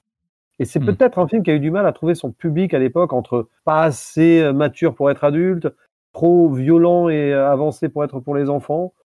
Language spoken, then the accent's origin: French; Nîmes, Occitanie, France; born there; comme je suis né à Nîmes, il a dû avoir une connexion.